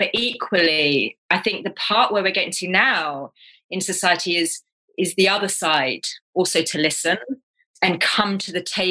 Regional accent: England, United Kingdom; you're Scottish, I'm English

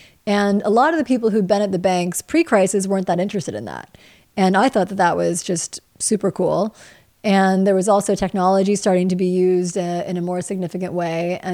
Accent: Midwest, United States; Growing up in the Midwest, just at least for me, made me want to travel and get as far out there into the world as possible.

